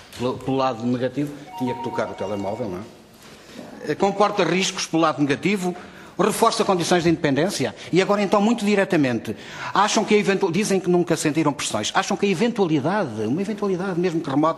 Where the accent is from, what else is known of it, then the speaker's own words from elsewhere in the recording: Trás-os-Montes, Portugal; Eu sou transmontano do Oriente, do interior norte.